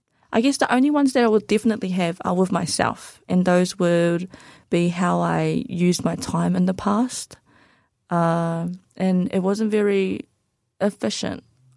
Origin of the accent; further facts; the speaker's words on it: Tolaga Bay, Gisborne, New Zealand; also born or lived in Te Kaha / Hicks Bay / Te Araroa; now in Dunedin, New Zealand; I have been living in Dunedin for 6 years now, going into my seventh. And I moved here from Tolaga Bay, which is in the North Island, around north of Gisborne. That is one of the towns that I grew up